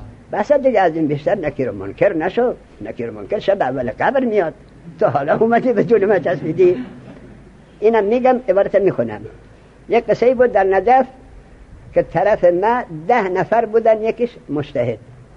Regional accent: Mashhad, Razavi Khorasan, Iran; گفتم من از مشهد هستم،

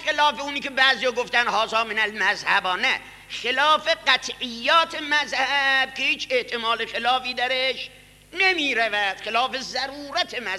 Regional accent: Isfahan, Iran; من هم سپشتم آخون بوده، هم خودم اصفهانیم

